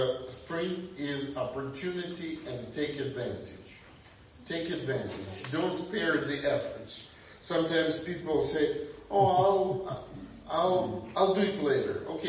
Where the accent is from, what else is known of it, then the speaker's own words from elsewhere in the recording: Ukraine; I come from Ukraine. I know, or I come from Soviet Union.